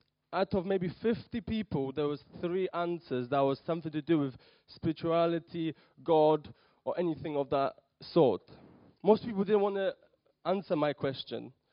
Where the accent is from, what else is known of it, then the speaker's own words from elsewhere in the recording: Mitcham, London, United Kingdom; also born or lived in Poland; I was born in Poland. I was brought up in London, Mitcham, and in Southcroft Church. If you know, there's another congregation in Ictus, and it's Southcroft. Then I moved to Durham to do like a work for a church.